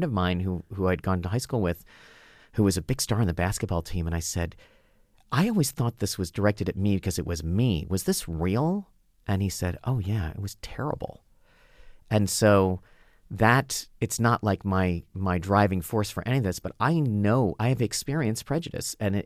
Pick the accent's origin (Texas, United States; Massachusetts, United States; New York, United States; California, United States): California, United States; Los Angeles; I grew up in Los Angeles and you really could pass.